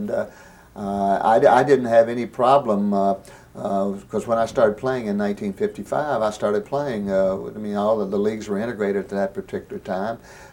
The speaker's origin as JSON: {"language": "English", "town": "Little Rock", "region": "Arkansas", "country": "United States", "tie": "born or raised there", "said": "But it was growing up in Little Rock at that particular time, it was a nice place to grow up."}